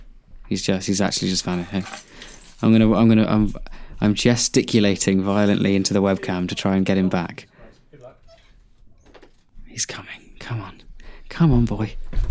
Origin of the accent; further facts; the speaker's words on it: Uppsala, Uppsala County, Sweden; I'm from Uppsala, Sweden. Uppsala is a university town where about a quarter of the population are students.